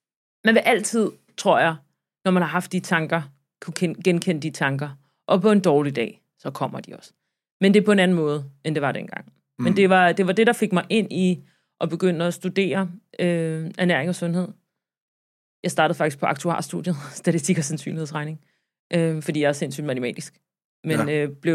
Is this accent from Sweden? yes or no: yes; Sweden; jeg blev drillet en del, og jeg var svensker